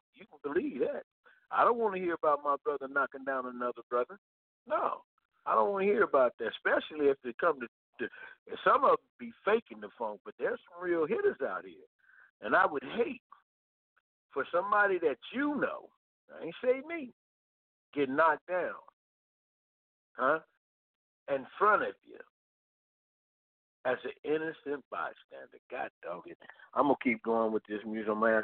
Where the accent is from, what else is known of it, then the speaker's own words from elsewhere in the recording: Oak Park, California, United States; because I'm from Oak Park, they ain't going to listen to me